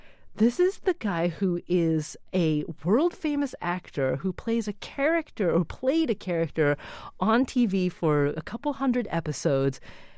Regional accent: Oregon, United States; now in Boston, United States; I mean, that part spoke to me, too, because I grew up in Oregon. I'm a native Northwesterner.

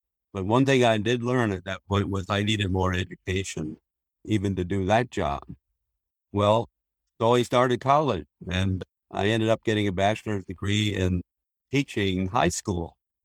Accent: Wausau, Wisconsin, United States; I grew up in central Wisconsin, Wausau, Hatley area, a small town about 60 miles west of Green Bay, and grew up on a dairy farm.

